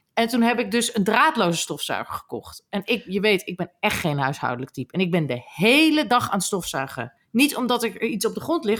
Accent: Groningen, Netherlands; want ik ben opgegroeid in Groningen. Het is zo raar... Het is zo'n raar accent.

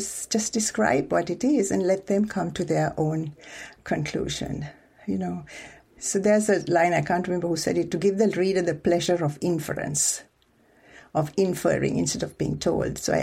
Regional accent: Sri Lanka; I was a Muslim. We are about 8% of the population in a Buddhist majority country.

